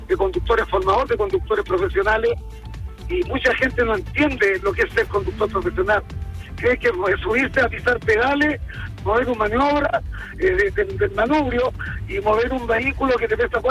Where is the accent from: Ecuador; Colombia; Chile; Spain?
Chile; Cauquenes, Maule; yo soy de Cauquenes.